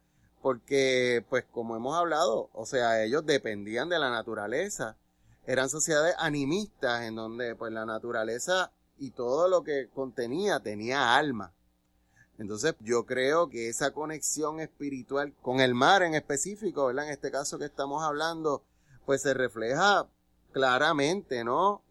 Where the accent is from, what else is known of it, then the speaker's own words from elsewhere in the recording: San Juan, Puerto Rico; Este asunto de mudarme acá a la zona norte, yo soy oriundo de San Juan, y ya desde que yo era jovencito, en el edificio donde yo vivía